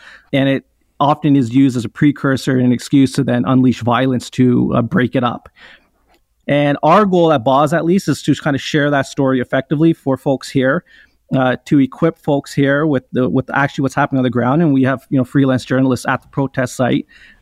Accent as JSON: {"language": "English", "country": "Canada", "tie": "born or raised there", "said": "my parents immigrated here. I was the first generation to be born and raised in Canada."}